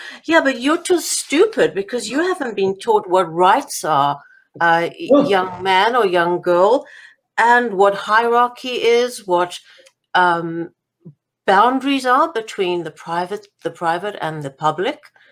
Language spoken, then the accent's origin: English; Israel; as a girl growing up in Israel